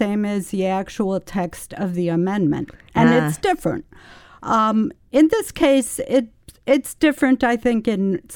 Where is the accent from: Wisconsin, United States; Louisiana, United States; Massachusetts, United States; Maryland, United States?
Wisconsin, United States; Milwaukee; I grew up in Milwaukee